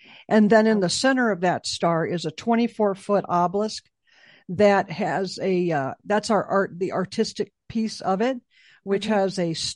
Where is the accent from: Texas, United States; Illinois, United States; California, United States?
Illinois, United States; Chicago; Yeah, I'm from Chicago, so.